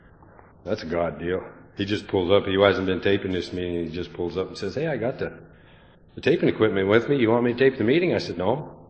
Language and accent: English; Montana, United States; moved away as an adult; You know, I was born and raised in Montana, and I grew up in Alcoholics Anonymous. And I moved out here. I came out here 7 years ago to do a 10-week job, and I've been here ever since.